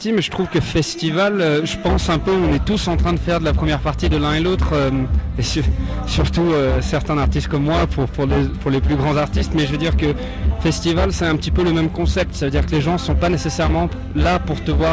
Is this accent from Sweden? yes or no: yes; Sweden; French is a second language; Déjà, faut le dire déjà aux gens qui écoutent que je viens de la Suède.